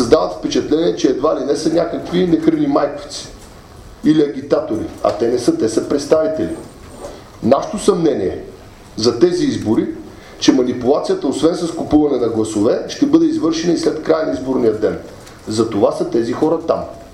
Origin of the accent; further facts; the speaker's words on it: Plovdiv, Plovdiv Province, Bulgaria; Аз съм израснал в центъра на Пловдив